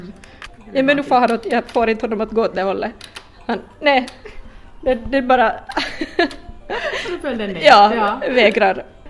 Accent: Finland; så vi är alltså finländare

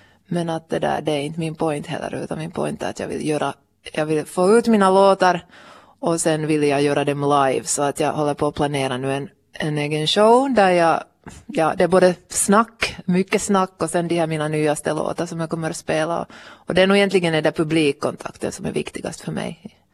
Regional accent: Vaasa, Ostrobothnia, Finland; Jo, Vasa är min hemstad på något vis.

